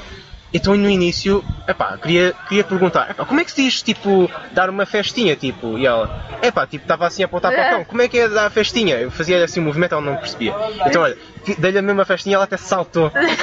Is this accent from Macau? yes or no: yes; Macau; now in Beijing, China; Eu sou originário de Macau. Na altura ainda era português, mas é uma província na China.